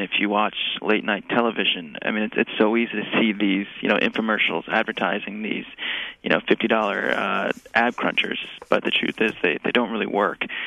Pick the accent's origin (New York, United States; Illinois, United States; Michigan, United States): New York, United States; Yes, born and raised in New York.